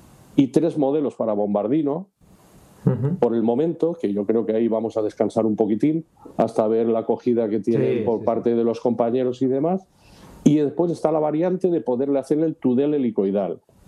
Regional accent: Cocentaina, Valencian Community, Spain; moved away as an adult; now in Madrid, Spain; es de donde yo soy, aunque he desarrollado mi labor profesional básicamente en Madrid durante 38 años. Yo soy de Cocentaina, que es la capital del Comtat.

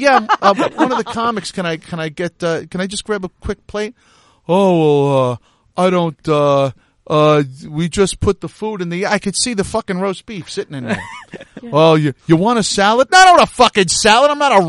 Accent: New York, United States; you know, we're from Long Island. We have a little word from all of us on Long Island.

